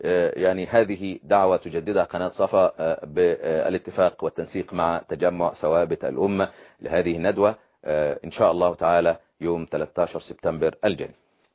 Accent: Egypt

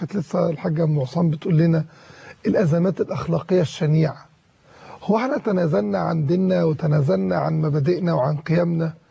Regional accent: Egypt; احنا كمسلمين محتاجين نراجع التزامنا بأخلاقياتنا الإسلامية، كمصريين محتاجين نراجع التزامنا بمبادئنا وأخلاقنا المصرية، كعرب محتاجين نراجع التزامنا بقيمنا ومبادئنا العربية.

